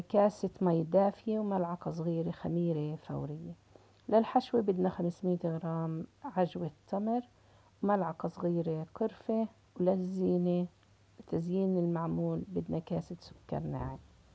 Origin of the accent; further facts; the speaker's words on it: Tulkarm, West Bank, Palestine; أنا من فلسطين، من مدينة تولكرم.